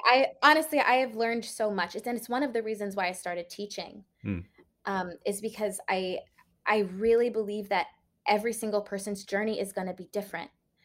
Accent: Washington, District of Columbia, United States; also born or lived in Maryland; I grew up in Washington, D.C.

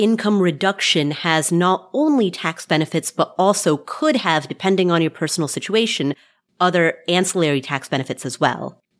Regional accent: United States; Exactly. I am an American.

